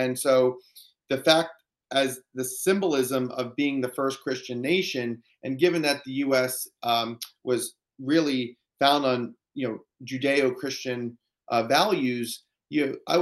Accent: United States; born there; I mean, we're American citizens, we were born here.

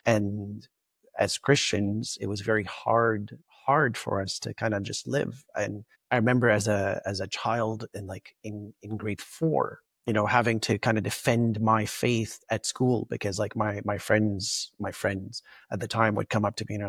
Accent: Sudan; born there; But anyways, so I was born in Sudan

